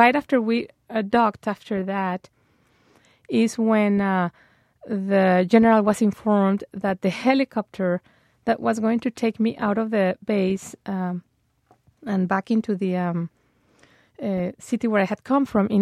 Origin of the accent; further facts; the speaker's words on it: Colombia; English is a second language; even though I am from Colombia and I've been pretty much born reading these types of news every day